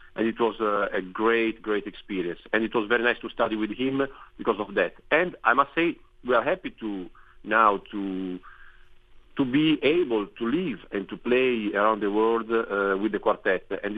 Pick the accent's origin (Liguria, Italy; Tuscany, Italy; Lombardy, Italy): Liguria, Italy; Genoa; because I must say that we are all from Genova, but we studied there